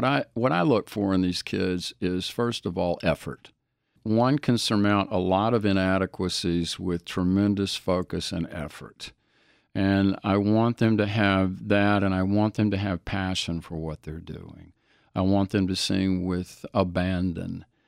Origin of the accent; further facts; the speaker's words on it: Alabama, United States; my life growing up in the Deep South in Alabama